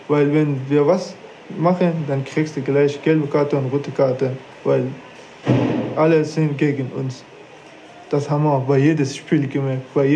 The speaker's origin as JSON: {"language": "German", "country": "Afghanistan", "second_language": "German", "said": "Ich komme aus Afghanistan. Ich bin 24 Jahre alt."}